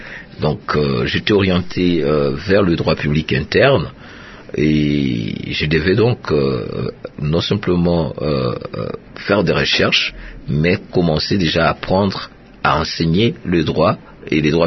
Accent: Mbandaka, Équateur, DR Congo; also born or lived in Boende; je suis arrivé à Mbandaka où je grandis et j'ai commencé mes études primaires à Mbandaka, à l'Athénée Royale.

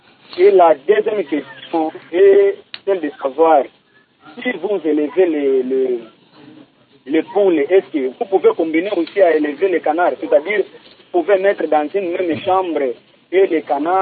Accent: Kindu, Maniema, DR Congo; Maintenant, ici, chez nous, à Kindou, nous n'avons pas souvent l'habitude d'élever les pondeuses.

